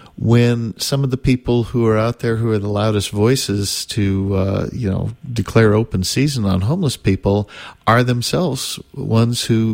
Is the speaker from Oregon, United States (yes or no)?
yes; Eugene, Oregon, United States; now in Chico, United States; And I grew up in Eugene, Oregon.